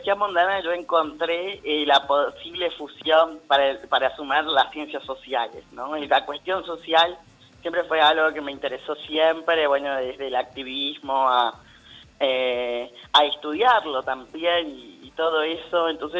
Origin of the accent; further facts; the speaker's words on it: San Juan, Argentina; yo soy provinciano orgulloso sanjuanino, y no sé